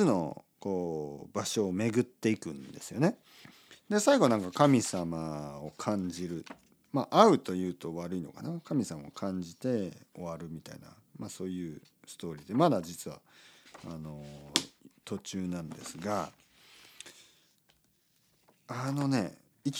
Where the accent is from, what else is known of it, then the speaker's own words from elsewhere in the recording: Oita, Japan; まあ僕大分県出身なんですけど